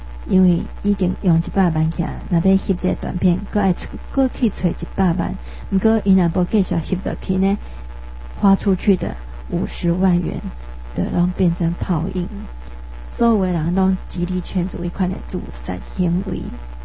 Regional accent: Taiwan; 这个日本的影子的确是留在我们台湾人台湾这块土地上面

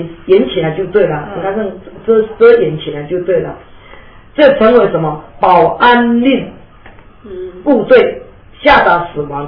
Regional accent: Taiwan; 这个是我们台湾人真的最可悲的下场了

